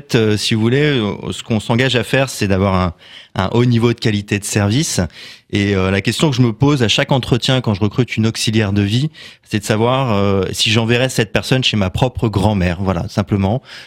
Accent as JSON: {"language": "French", "town": "Enghien-les-Bains", "region": "Île-de-France", "country": "France", "tie": "born or raised there", "said": "je suis originaire d'Enghien-les-Bains, j'ai grandi à Enghien-les-Bains et donc c'était important pour moi aussi de revenir ici."}